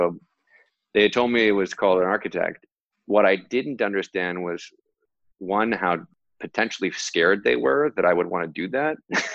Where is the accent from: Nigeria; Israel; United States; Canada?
Canada; Toronto, Ontario; I come from Toronto, it's a city in Canada.